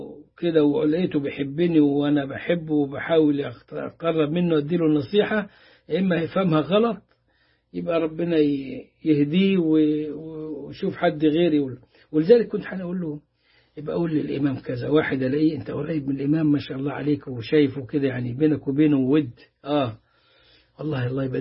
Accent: Upper Egypt, Egypt; هو كده خلاص تعوده كصعايدة وفي عنطزة بقى وكبر.

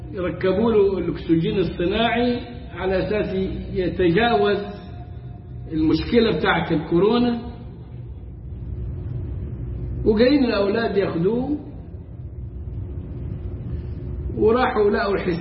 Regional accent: Egypt; accent: Egyptian; بلهجتنا المصرية

